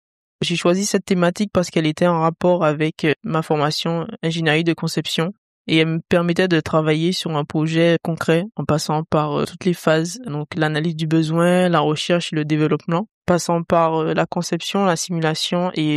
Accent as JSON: {"language": "French", "country": "Martinique", "tie": "born or raised there", "moved": "as an adult", "lives_now": "Poitiers, France", "said": "J'ai 28 ans, je suis originaire de la Martinique et je suis venue en France continuer mes études supérieures."}